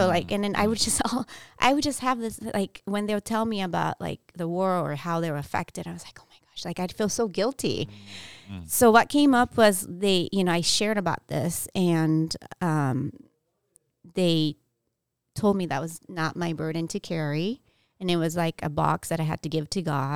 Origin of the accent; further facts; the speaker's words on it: Okinawa, Japan; So growing up in Okinawa, because Okinawa was such a big part of, the World War II, conflict.